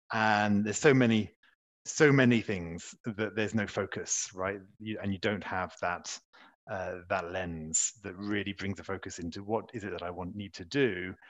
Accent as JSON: {"language": "English", "country": "United Kingdom", "lives_now": "Paris, France", "said": "So I'm a Brit, as you can probably tell, although I now live in Paris, just outside Paris in France."}